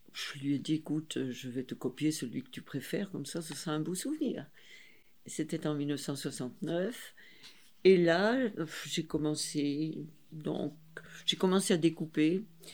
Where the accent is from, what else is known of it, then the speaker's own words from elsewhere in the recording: Ferrières, Wallonia, Belgium; born there; je suis née en Belgique, à Ferrières, c'est un village des Ardennes, et je suis née en 1935, un 1er août